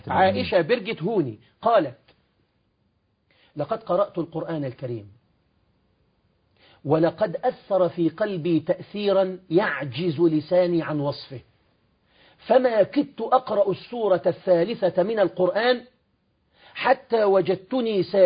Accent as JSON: {"language": "Arabic", "country": "Egypt", "said": "في بعض الجرائد التي تنشر عندنا في مصر"}